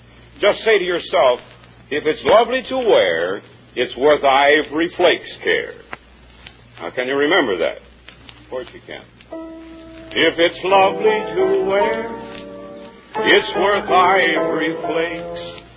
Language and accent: English; Waynesboro, Pennsylvania, United States; now in Encino, United States; Did you ever hear Waynesboro, Pennsylvania? Yes, that's my hometown.